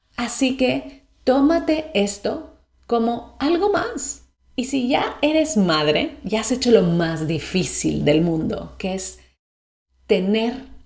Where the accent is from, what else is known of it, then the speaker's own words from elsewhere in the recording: Mexico; accent: Mexican; Yo, por ejemplo, sé que soy mexicana, sé que tengo un acento distinto y no lo voy a cambiar.